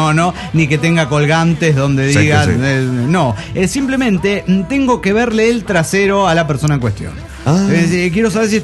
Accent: Chiapa de Corzo, Chiapas, Mexico; de Chiapas, de Corzo, México.

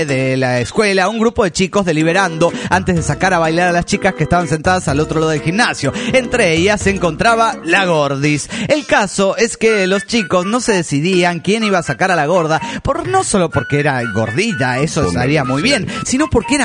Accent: Reynosa, Tamaulipas, Mexico; Hola, soy el norteño de Reynosa, Tamaulipas.

